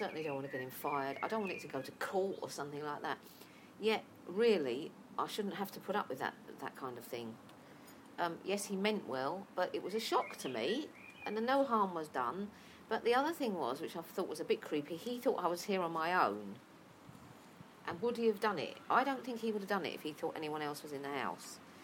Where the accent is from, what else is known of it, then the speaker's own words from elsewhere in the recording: United Kingdom; I say I'm from Britain or the UK. When someone asks me, where are you from? I say, I'm from the UK. I don't say England.